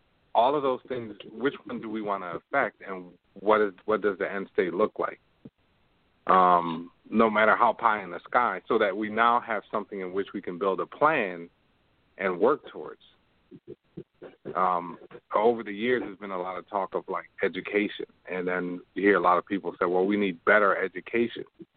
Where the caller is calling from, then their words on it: Toronto, Ontario, Canada; Right now I'm calling you from Toronto, Canada.